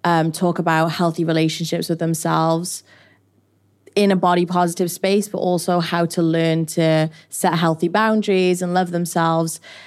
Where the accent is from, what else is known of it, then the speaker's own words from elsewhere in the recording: Wales, United Kingdom; moved away as an adult; now in Los Angeles, United States; I'm from Wales originally. I moved to LA when I was 21 to pursue my dreams